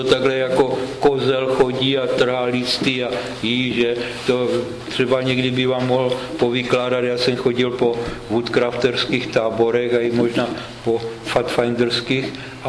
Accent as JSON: {"language": "Czech", "region": "Moravian-Silesian Region", "country": "Czechia", "said": "Ten jsem tady jako na severu u nás ve Slezsku nenašel. Je zajímavé, že v Polsku najdete teplomilnější rostliny jako třeba v našem Slezsku."}